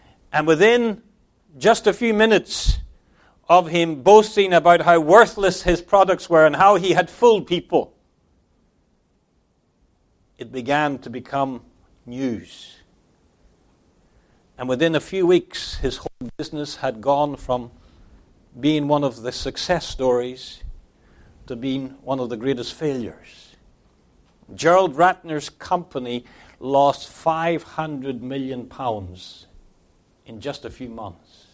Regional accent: London, United Kingdom; I grew up in London as a boy for at least a period of my childhood.

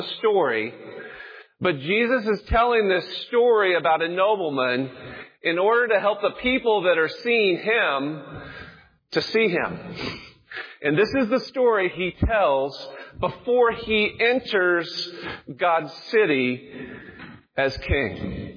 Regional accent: Dallas, Texas, United States; now in Roanoke, United States; I grew up in Dallas.

